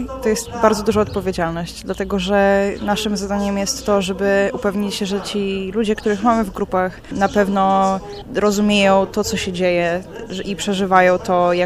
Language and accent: Polish; Kraków, Lesser Poland, Poland; przyjechałam na Wołczyn z Krakowa po raz już 5. bądź 6.